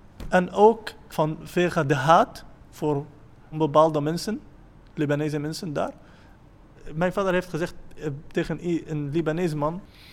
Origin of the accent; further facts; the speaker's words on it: Syria; Dutch is a second language; now in Netherlands; Ik kom uit Syrië. Ik ben 3 jaar geleden naar Nederland gekomen. Ik ben gevlucht uit oorloggebied in Syrië.